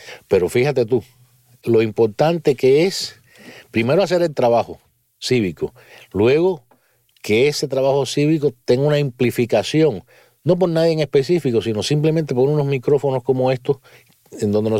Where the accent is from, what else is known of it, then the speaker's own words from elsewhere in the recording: Cuba; Todos somos cubanos y todos hemos sido afectados por esta tiranía.